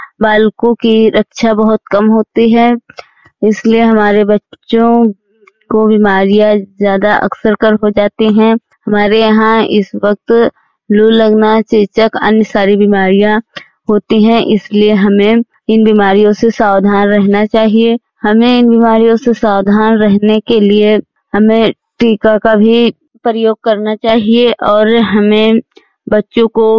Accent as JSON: {"language": "Hindi", "town": "Hariharpur", "region": "Uttar Pradesh", "country": "India", "said": "मैं हरिहरपुर गांव जिला श्रावस्ती की रहने वाली हूं।"}